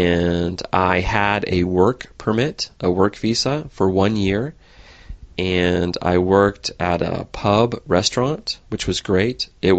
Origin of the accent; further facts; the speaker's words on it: California, United States; So I'm from California, and California in the United States is very warm.